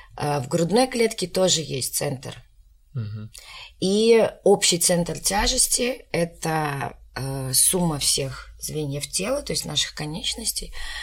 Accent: Crimea, Ukraine; у меня детство прошло в Крыму, и мы это делали просто на улице

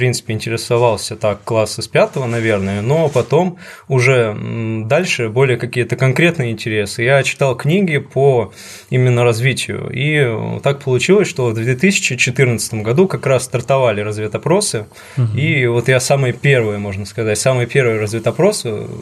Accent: Vologda, Vologda Oblast, Russia; now in Saint Petersburg, Russia; Я приехал из Вологды и учусь в Санкт-Петербурге. У меня рабочая семья, мама медсестра, папа сварщик, и я учился в школе на окраине города.

